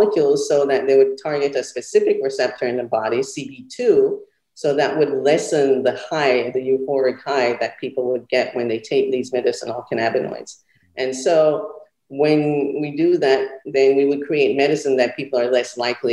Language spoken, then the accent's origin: English; Jamaica; So I was raised in Jamaica, born and bred in Jamaica.